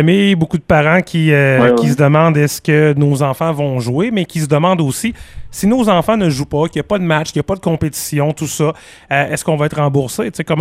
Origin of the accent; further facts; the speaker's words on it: Saint-Georges, Quebec, Canada; nous autres, chez nous, à Saint-Georges puis en Beauce